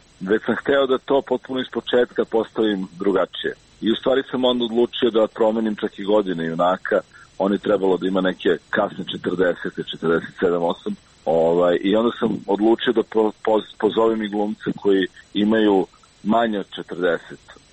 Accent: Belgrade, Serbia; jer ja sam rođen u Beogradu i odrastao u Beogradu. Tražeći lokacije za film, otkrivao sam nekako svoju sopstvenu zemlju

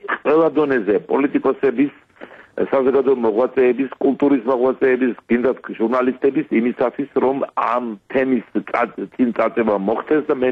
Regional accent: Sukhumi, Abkhazia, Georgia; სოხუმი, ჩემი მშობლიური ქალაქი არის საქართველოს შემადგენელი ნაწილი.

